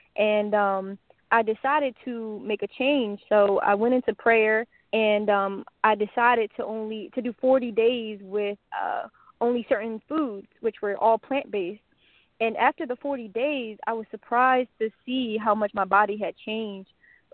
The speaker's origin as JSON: {"language": "English", "region": "New Jersey", "country": "United States", "said": "I'm from New Jersey, and I just love yoga."}